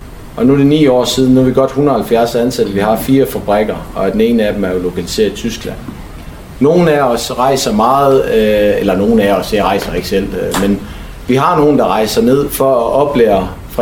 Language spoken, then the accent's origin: Danish; Frederikshavn, North Denmark Region, Denmark; Man kan godt bo i Sæby eller Frederikshavn. Jeg er selv fra Frederikshavn.